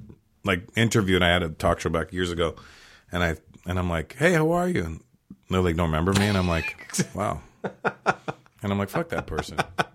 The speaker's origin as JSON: {"language": "English", "town": "Toronto", "region": "Ontario", "country": "Canada", "tie": "born or raised there"}